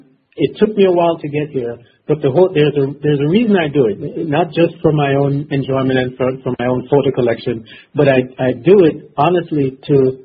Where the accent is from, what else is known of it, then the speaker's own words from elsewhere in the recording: Jamaica; now in China; Oh, if I didn't mention, I'm originally from Jamaica